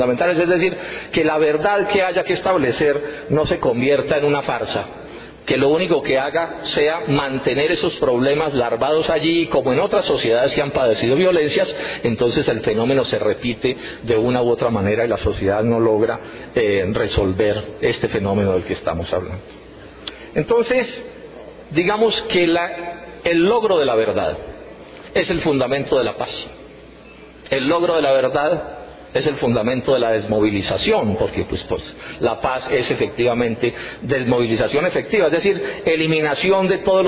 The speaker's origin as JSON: {"language": "Spanish", "country": "Colombia", "said": "en general somos partidarios los colombianos de las soluciones políticas a los conflictos armados que hay en este país."}